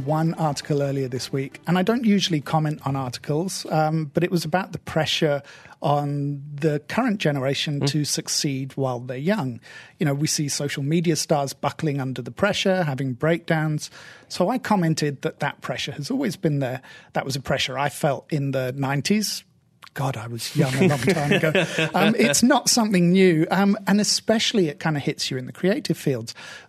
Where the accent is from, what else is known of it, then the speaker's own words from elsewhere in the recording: United Kingdom; I'm stereotypically British